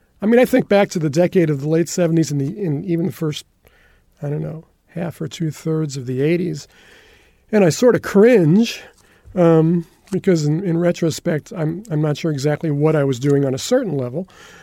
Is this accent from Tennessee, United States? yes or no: no; New York, United States; Well, I came from Westchester County. It's one of the suburbs of New York City.